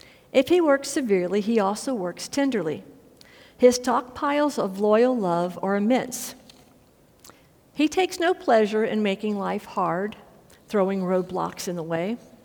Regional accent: Lake Charles, Louisiana, United States; See, Lake Charles, Louisiana is my hometown. Ooh, this is gonna be hard. It's the place my great-grandfather in 1926, no, not now, my great-grandfather in 1926 started our family business at the Port of Lake Charles

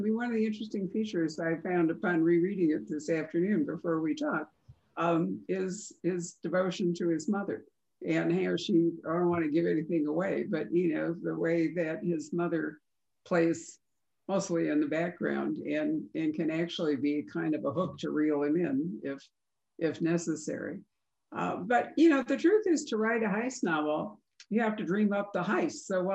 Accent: Chicago, Illinois, United States; And I'm from Chicago and Rob's from New York. So we actually did know how to drive on it

